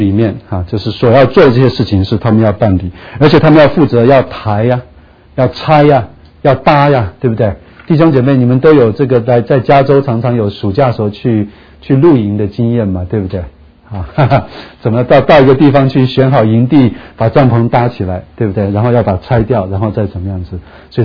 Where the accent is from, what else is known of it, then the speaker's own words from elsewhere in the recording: Taiwan; 就好像我们是从台湾来的，我们就去成功岭啊，去当过兵啊